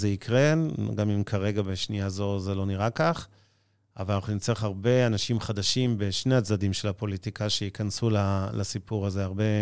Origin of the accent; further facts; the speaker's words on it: Ramat Gan, Tel Aviv District, Israel; כי גדלתי ברמת גן